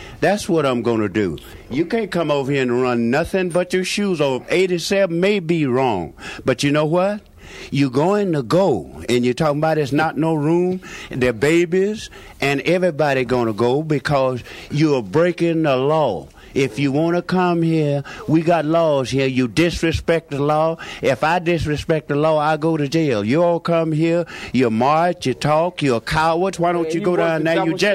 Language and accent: English; United States; I'm an American. I'm an American, and I'm going to be here.